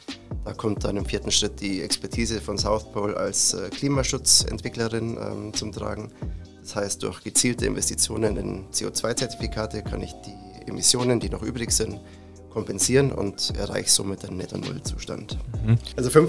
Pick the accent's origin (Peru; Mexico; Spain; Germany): Germany; moved away as an adult; now in Zurich, Switzerland; Ich, wie man hört, bin ich Deutscher, aber ich lebe jetzt mittlerweile seit 13 Jahren hier in Zürich in der Schweiz.